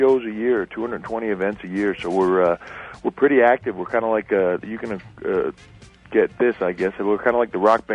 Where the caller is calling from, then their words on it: Massachusetts, United States; I am actually in Massachusetts right now.